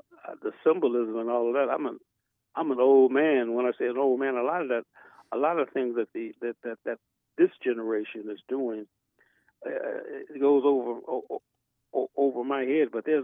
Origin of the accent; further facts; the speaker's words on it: Los Angeles, California, United States; You know, like I grew up in South Central L.A.